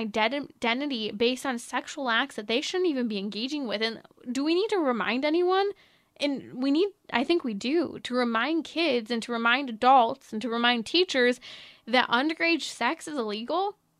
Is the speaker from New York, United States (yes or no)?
no; California, United States; it's not just California, it just happens to be my home state